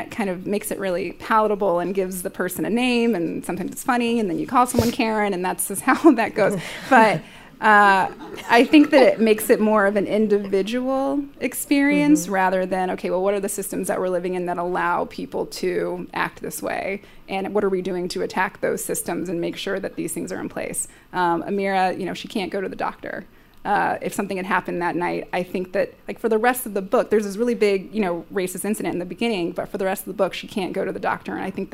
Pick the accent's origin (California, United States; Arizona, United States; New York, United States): Arizona, United States; Tucson; I grew up in Tucson, Arizona. It's very white.